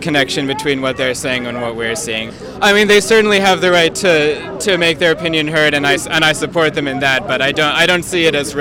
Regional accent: Poughkeepsie, New York, United States; this is my second day here. I'm from Poughkeepsie, and I'm a construction worker

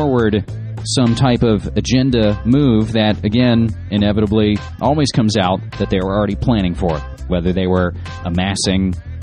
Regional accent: West Virginia, United States; we'll return to my home state of West Virginia, where we have the former governor resigning

